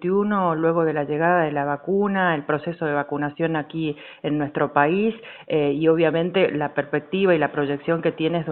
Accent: Argentina; todos pertenecemos a la Argentina, somos argentinos y argentinas

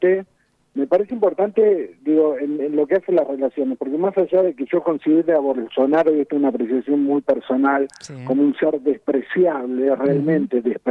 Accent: Argentina

